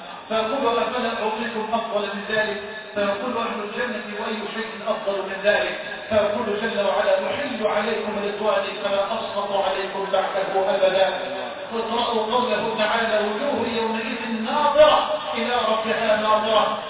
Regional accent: Egypt; بلدنا مصر

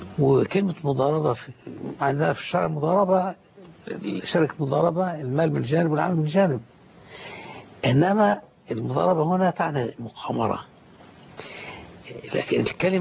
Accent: Qatar; على سبيل المثال في قطر، عندنا في قطر كل الشركات التي لا تتعامل بالربا مكتوبة

